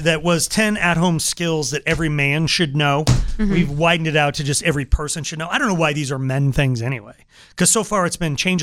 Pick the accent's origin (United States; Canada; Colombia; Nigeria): United States; Longmont, Colorado; Like, I grew up in Longmont.